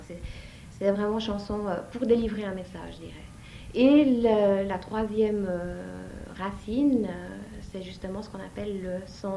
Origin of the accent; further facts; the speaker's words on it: Geneva, Switzerland; je suis européenne, je viens de Suisse, je viens de Genève et j'aime votre musique